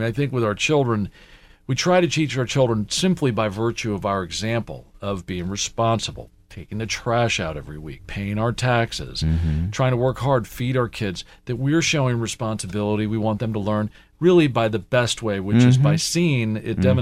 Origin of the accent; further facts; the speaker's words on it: United States; I grew up in America looking at our country as being the most compassionate country on Earth.